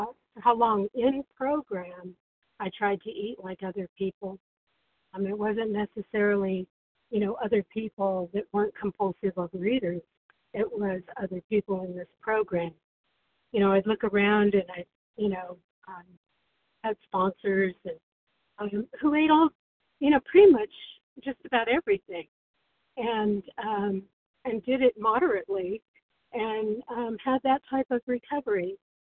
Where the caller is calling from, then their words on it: New Mexico, United States; Hi, everybody. … I'm calling from New Mexico.